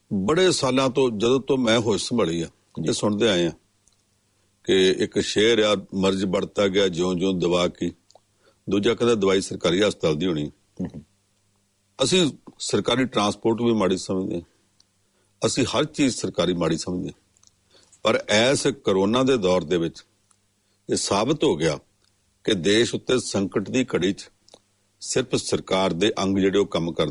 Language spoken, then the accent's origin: Punjabi; Punjab, India